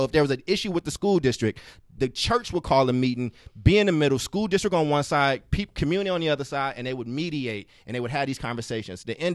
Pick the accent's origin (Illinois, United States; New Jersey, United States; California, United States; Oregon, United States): Illinois, United States; Chicago; and Oakland produces, outside of my hometown of Chicago, per capita.